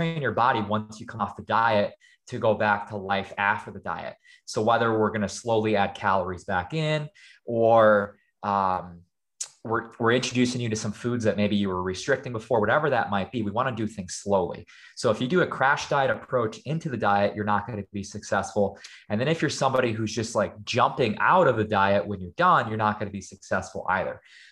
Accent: Scranton, Pennsylvania, United States; And I grew up in Scranton, Pennsylvania, where we don't really have a whole lot. You know, people like love it for the office. There's like a bar in every corner.

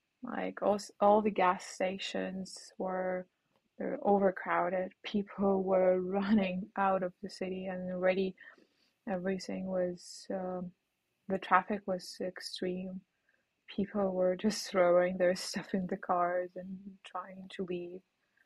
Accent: Kyiv, Ukraine; I grew up in Kiev, Ukraine. It's basically the capital of Ukraine. So I lived there all my life.

